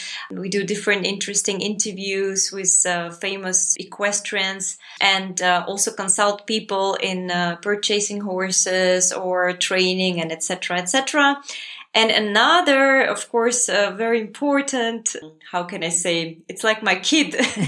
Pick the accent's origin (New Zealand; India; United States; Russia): Russia; also born or lived in Soviet Union; And then I was growing up in Soviet Union, then in Russia.